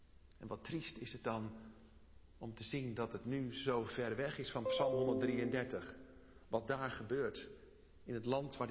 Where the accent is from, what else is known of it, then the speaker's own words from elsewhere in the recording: Netherlands; Ik ben getogen hier in Nederland. Ik voel me ook Nederlander. Maar ik heb een Chinees uiterlijk.